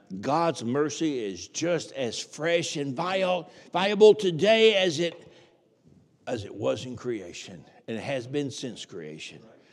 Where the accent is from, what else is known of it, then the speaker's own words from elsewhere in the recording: the South, United States; accent: Southern; by the way, Southern is my native tongue